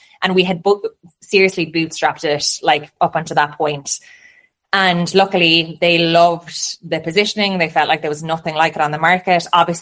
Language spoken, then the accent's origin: English; Ireland; now in abroad; And I can vouch for this, like as an Irish person living abroad, you become like an overly enthusiastic ambassador of the country.